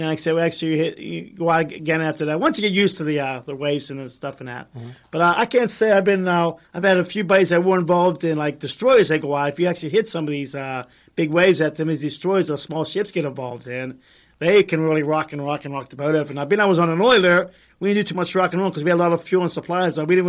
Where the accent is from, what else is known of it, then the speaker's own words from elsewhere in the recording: Pittsburgh, Pennsylvania, United States; Yeah, I'm from Pittsburgh. I'm born and raised